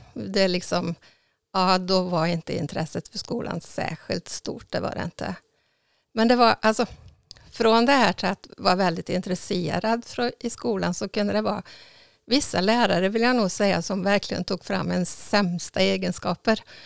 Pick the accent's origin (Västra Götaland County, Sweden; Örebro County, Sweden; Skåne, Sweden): Västra Götaland County, Sweden; Folkabo; Nej, jag är uppvuxen i Folkabo.